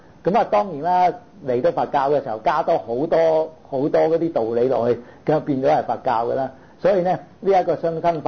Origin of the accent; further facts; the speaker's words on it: China; 我哋中國人咧叻到問啊